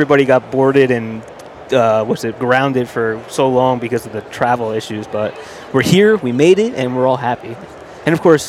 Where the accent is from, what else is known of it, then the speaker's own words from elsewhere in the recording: New Jersey, United States; everyone knows I'm from New Jersey.